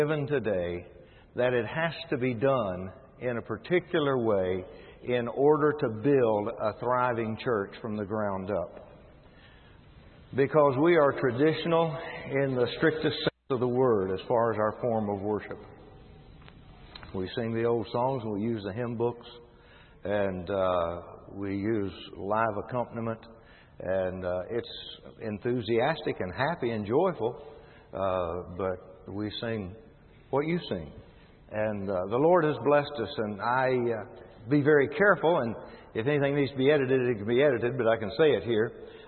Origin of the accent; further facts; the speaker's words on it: West Virginia, United States; Dr. Wood, in his introduction, mentioned that I'm from West Virginia.